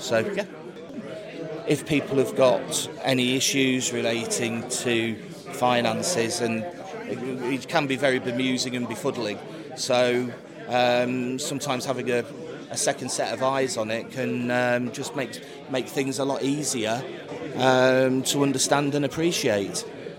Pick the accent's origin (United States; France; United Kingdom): United Kingdom; Leicester, East Midlands; now in Morecambe, United Kingdom; I was raised in Leicester, moved up to Morecambe in 1990.